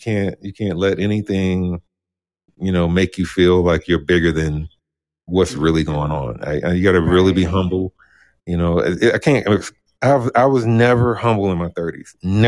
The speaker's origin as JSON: {"language": "English", "town": "Brooklyn", "region": "New York", "country": "United States", "said": "I mean, he's from Brooklyn. I was from Brooklyn."}